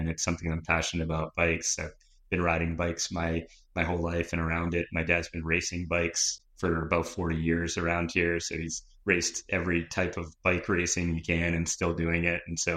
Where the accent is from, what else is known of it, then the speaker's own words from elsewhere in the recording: North Andover, Massachusetts, United States; You know, I've known about the shop, you know, growing up in North Andover. I would ride by it. I would see it in town.